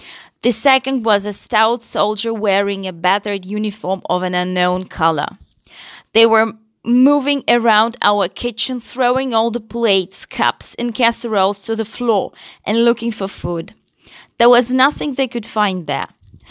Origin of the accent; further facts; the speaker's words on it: Ukraine; I'm from Ukraine.